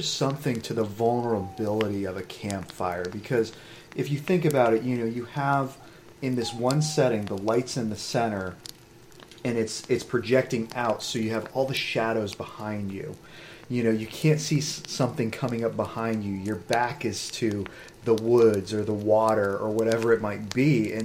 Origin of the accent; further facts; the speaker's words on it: New Hampshire, United States; because you grew up here in Maryland and I grew up in New Hampshire.